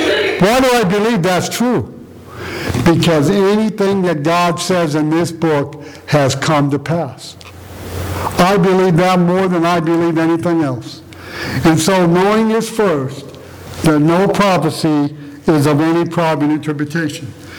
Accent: Gary, Indiana, United States; born there; I was born in Gary, Indiana, and you could ask me that when I lived in Las Vegas, when I lived in Beaver Creek, Ohio, and when I'm over in the Philippines

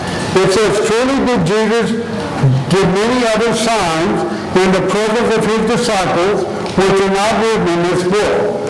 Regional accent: Indiana, United States; when I was growing up in Northwest Indiana

